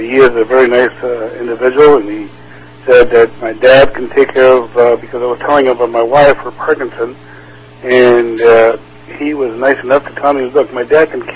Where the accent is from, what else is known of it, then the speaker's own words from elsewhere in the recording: La Habra, California, United States; I'm from La Habra.